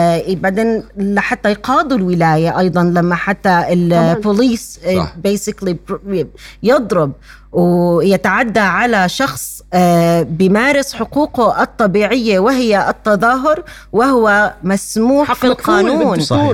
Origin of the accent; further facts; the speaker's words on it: Palestine; إحنا بحاجة إنه نعتذر لهم ونقولهم إنه إحنا كفلسطينية مهجر لازم نعمل أكتر